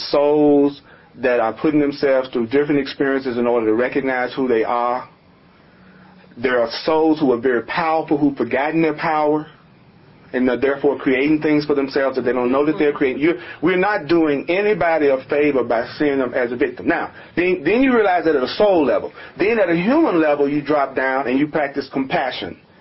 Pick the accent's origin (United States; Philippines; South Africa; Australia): United States; the South; I learned some great lessons growing up in the South in the 50s, 60s, and 70s.